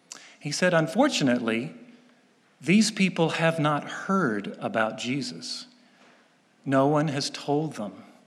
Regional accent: South Korea; I grew up in South Korea. My parents were Presbyterian missionaries sent out by this church in 1954.

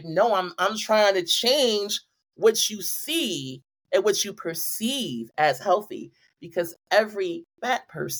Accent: Brooklyn, New York, United States; but also growing up in Brooklyn, it's a different thing because it kind of hardens you a bit.

